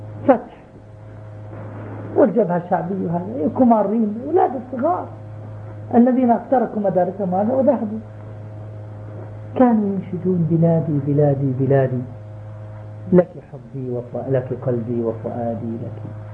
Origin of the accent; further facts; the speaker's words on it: West Bank, Palestine; moved away as an adult; now in Amman, Jordan; أنا خرجت ماشيا من الضفة الغربية إلى الضفة الشرقية على الأرض.